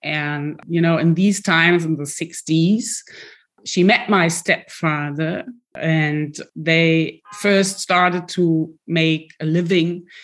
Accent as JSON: {"language": "English", "town": "Duisburg", "region": "North Rhine-Westphalia", "country": "Germany", "tie": "born or raised there", "said": "I grew up in Duisburg the first 5 years of my life in a very simple, very mixed neighborhood surrounded by Thyssen and Krupp, very industrial, blast furnaces and chimneys directly opposite the König Pilsner brewery. I've been raised by my grandmother"}